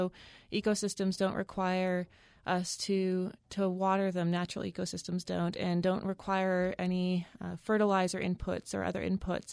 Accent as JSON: {"language": "English", "country": "Canada", "lives_now": "Utah, United States", "said": "when I was a master's student in Canada. I'm actually from Canada"}